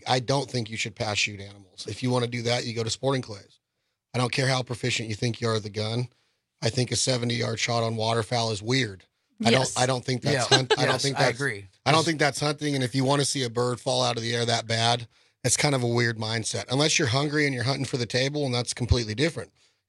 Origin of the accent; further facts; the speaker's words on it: the West, United States; And I'm from the West United States where they're everywhere, right?